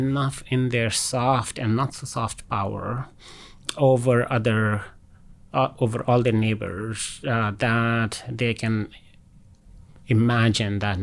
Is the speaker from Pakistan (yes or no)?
yes; Pakistan; I grew up in Pakistan